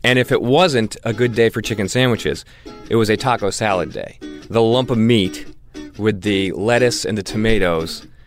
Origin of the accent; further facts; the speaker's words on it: New Hampshire, United States; I'm an audio producer at Austin 360 Radio. I am from New Hampshire, and one of my fondest high school food memories